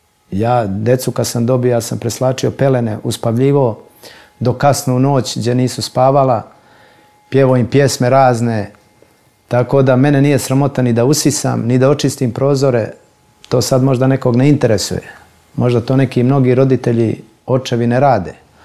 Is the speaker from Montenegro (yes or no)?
yes; Montenegro; born there; ja jesam rođen u Crnoj Gori, ja volim Crnu Goru. Jeste ta Crna Gora mala, ali je puna blagodati.